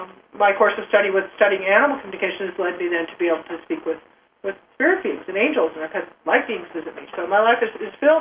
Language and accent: English; Nebraska, United States; I grew up in Nebraska with horses, you know.